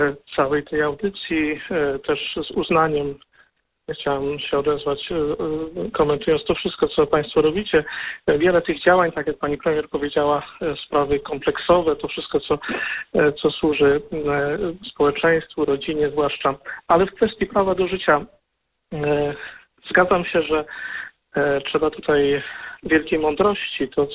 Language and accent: Polish; Syców, Lower Silesian Voivodeship, Poland; ja jestem z Sycowa, ale związany bardzo z Kaliszem, Kalisz, stolica diecezji kaliskiej